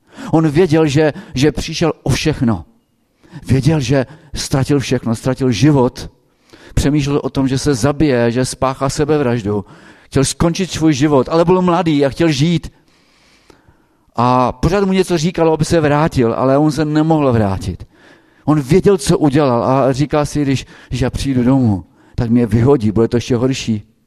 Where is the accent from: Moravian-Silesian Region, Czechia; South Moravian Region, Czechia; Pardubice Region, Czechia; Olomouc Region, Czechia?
Moravian-Silesian Region, Czechia; Třinec; jsem z Třince